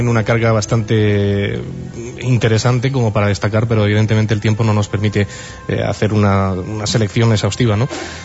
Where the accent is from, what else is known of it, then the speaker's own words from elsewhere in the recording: Cieza, Region of Murcia, Spain; Yo vengo de Cieza, en Murcia.